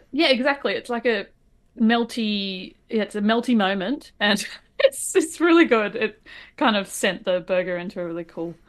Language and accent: English; Australia; Being an Aussie, we do call them shallots.